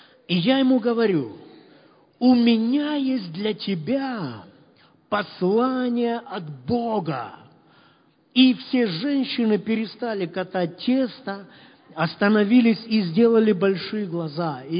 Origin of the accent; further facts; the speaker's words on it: Kharkiv, Kharkiv Oblast, Ukraine; now in Poltava, Ukraine; я вырос на Салтовке